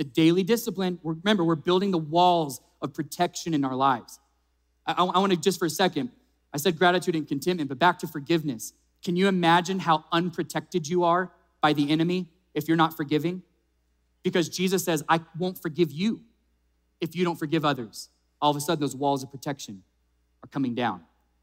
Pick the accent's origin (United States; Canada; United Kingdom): United States; New Mexico; Anybody say roof? No, we're from New Mexico.